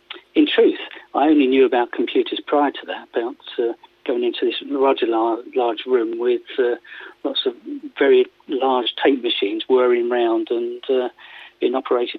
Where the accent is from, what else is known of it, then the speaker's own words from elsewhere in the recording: South East England, United Kingdom; also born or lived in Northampton; now in Sheffield, United Kingdom; I'm from Surrey. Mm-hmm. I served an engineering apprenticeship in Surrey